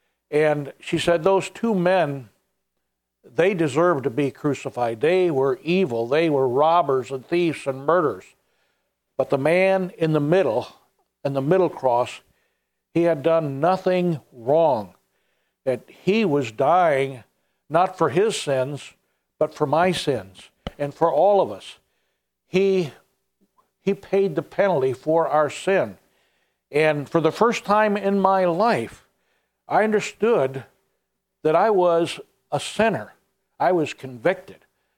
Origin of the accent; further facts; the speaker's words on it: Flint, Michigan, United States; I grew up in Flint, Michigan. Mom and Dad were Christians.